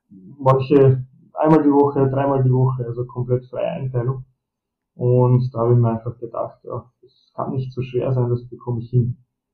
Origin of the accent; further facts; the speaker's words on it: Burgenland, Austria; moved away as an adult; now in Northern Cyprus; als Flüchtlingskind, deswegen auch der Name etwas exotischer geschrieben. Bin ich im Seewinkel in Polinat aufgewachsen